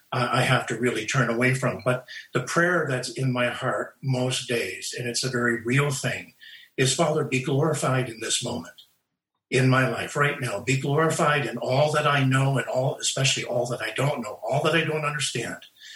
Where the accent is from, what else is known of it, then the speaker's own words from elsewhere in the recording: the Maritimes, Canada; I am from the Maritimes, East Coast of Canada.